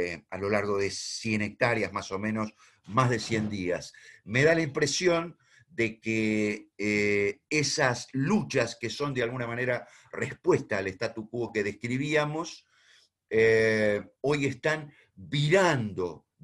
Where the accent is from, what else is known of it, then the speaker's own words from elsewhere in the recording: Argentina; capaz de expresar una serie de anhelos tan contradictorios como lo somos los argentinos